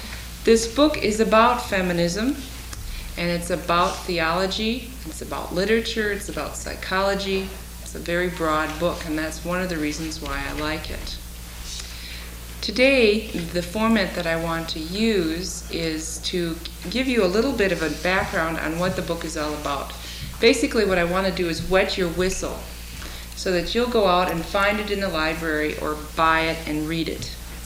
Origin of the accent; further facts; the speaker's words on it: Midwest, United States; I'm a Midwesterner